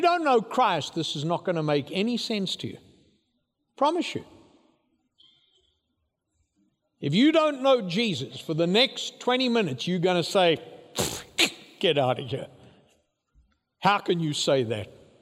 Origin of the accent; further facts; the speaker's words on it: United States; I grew up in a beautiful place. Grateful for my upbringing, but I'm an American.